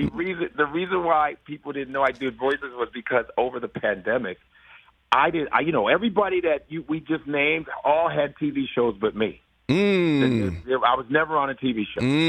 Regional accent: Cleveland, Ohio, United States; Yeah, I'm gonna tell you this right now. I'm from Cleveland.

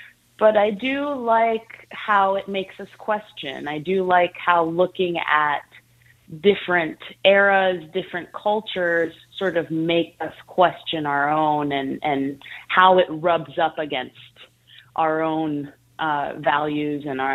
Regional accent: China; moved away as an adult; now in United States; I was born and raised in China, and I moved to the U.S. in 2011 when I was 26.

